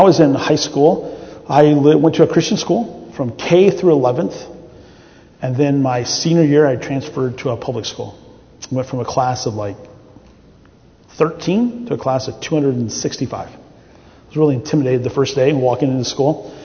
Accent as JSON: {"language": "English", "region": "Indiana", "country": "United States", "tie": "born or raised there", "said": "My wife and I have been married for 20 years, and I grew up in Indiana."}